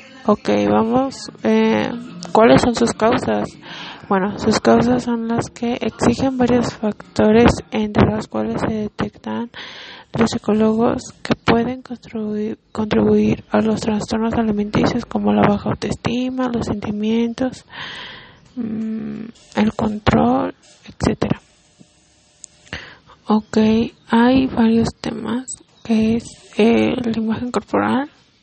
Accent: State of Mexico, Mexico; vengo de la Bancaria, Estado de México.

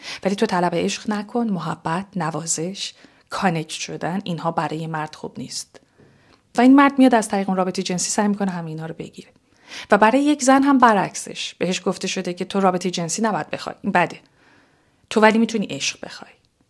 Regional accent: Tehran, Tehran Province, Iran; نسبت به محیطی که من درش به دنیا آمدم در ایران، در تهران و محیطی که در اون بزرگ شدم.

